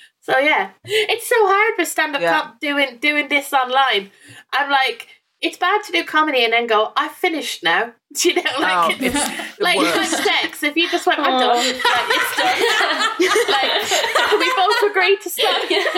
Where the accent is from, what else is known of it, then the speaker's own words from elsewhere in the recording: Ireland; now in England, United Kingdom; because I moved from Ireland to England, I left a lot of my stuff here.